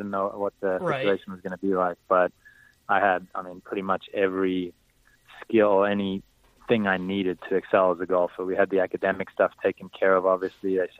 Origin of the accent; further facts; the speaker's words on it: South Africa; I was born in South Africa and raised there, so I became the number one junior at 16 and number one amateur at 17